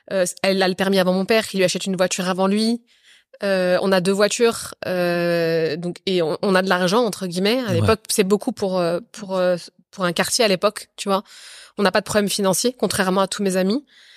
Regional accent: Dugny, Île-de-France, France; Donc moi, j'ai grandi à Duny, D-U-G-N-Y, à côté du Bourget.

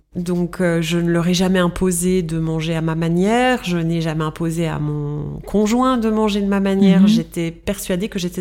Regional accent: Belgium; also born or lived in United Arab Emirates; Mais comme à l'origine, je suis belge francophone

